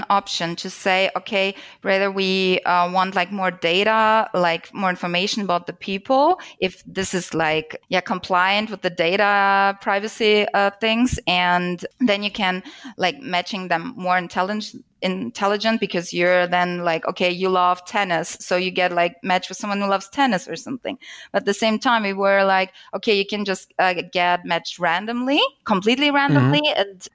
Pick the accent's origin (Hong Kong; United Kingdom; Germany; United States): Germany; I'm from Germany, so data privacy is really a hot topic here.